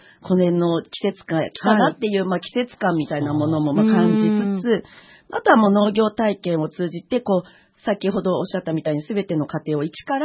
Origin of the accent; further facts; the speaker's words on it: Numazu, Shizuoka, Japan; 私の実家である沼津市松永に2006年に開村しまして